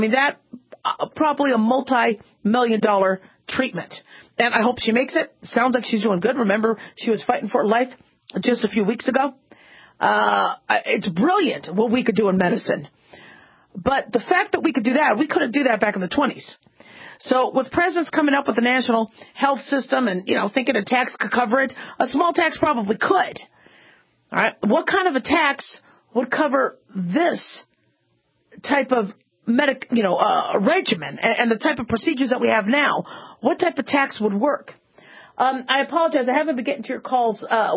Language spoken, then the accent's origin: English; United States; You know, but I'm an American and I'm a physician.